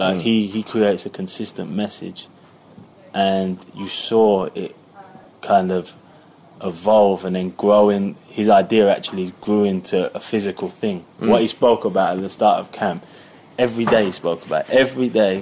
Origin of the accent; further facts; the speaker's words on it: United Kingdom; I think that for our standpoint as British people, it's massive.